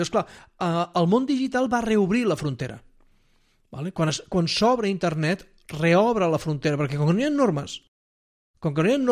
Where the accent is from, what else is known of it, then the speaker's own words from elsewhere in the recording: Olot, Catalonia, Spain; jo el que recordo quan era petit a Olot, sempre estava en oblí plovia